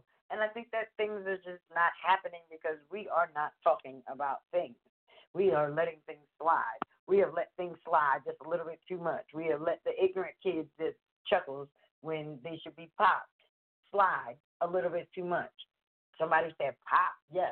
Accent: Philadelphia, Pennsylvania, United States; This is Philadelphia. I'm from Philadelphia. We broadcast Purpose Being Network from Philadelphia.

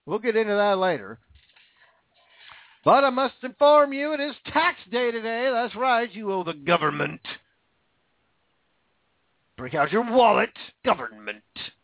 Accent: Washington, United States; And I grew up in Washington. That's all we got was rain.

